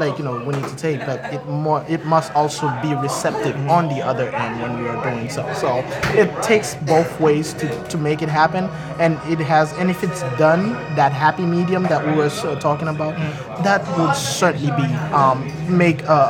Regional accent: Haiti; And us Haitians, I mean, if you do get a football team and then you ask a Haitian which number that he would like

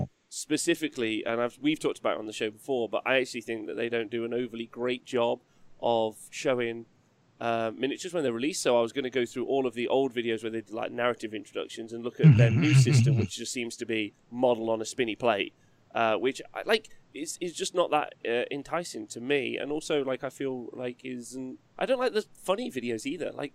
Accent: England, United Kingdom; as an Englishman

